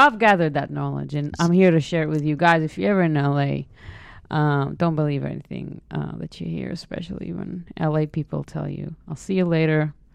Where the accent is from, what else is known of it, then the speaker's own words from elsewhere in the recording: Israel; English is a second language; I came from Israel